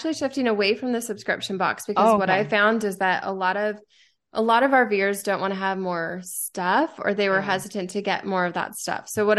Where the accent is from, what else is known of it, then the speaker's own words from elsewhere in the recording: Arizona, United States; I mean, I grew up in Arizona. I'm still finding things in Arizona that I didn't know were here.